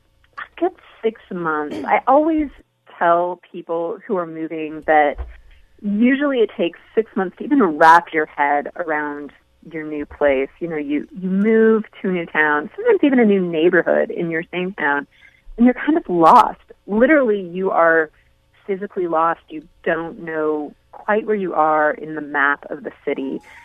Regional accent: California, United States; I grew up in Southern California, and sunshine is really vital to my mental health.

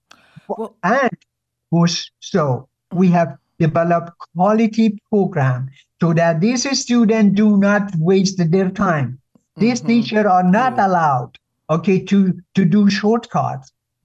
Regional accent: Iran; moved away as an adult; now in United States; I grew up in Iran. Okay, I'm 77 years old. I've been in this country since 1975.

